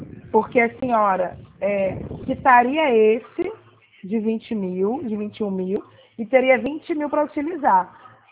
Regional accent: Rio de Janeiro, Brazil; Eu sou do Rio.

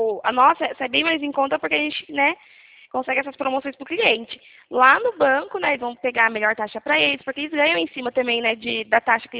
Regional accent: Rio Claro, São Paulo, Brazil; A gente é daqui de Rio Claro, é pertinho.

